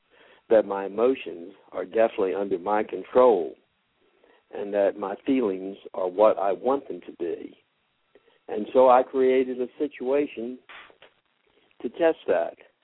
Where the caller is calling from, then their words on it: Las Vegas, Nevada, United States; This is the president of the International Fan Club … … from Las Vegas.